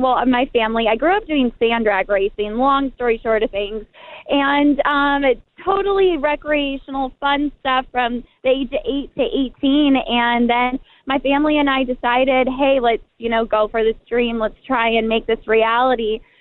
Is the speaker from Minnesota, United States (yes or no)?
no; Fullerton, California, United States; I'm from Fullerton, California.